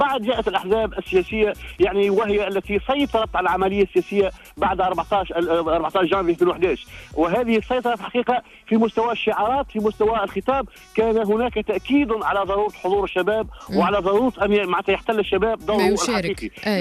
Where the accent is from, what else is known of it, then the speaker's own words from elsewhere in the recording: Tunisia; بالنسبة لنا كتونسيين